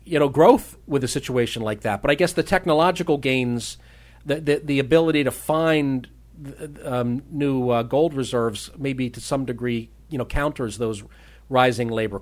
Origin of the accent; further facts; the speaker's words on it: Pennsylvania, United States; Philadelphia, where, I grew up near Philadelphia.